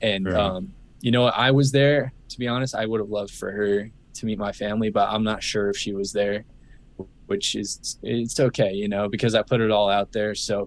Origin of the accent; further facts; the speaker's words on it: Phoenix, Arizona, United States; We grew up in Arizona in Phoenix.